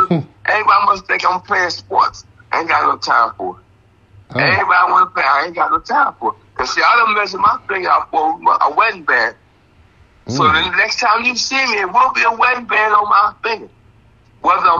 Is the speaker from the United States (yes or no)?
yes; the South, United States; Hey, look, I'm from the South. You can't make biscuits stay home.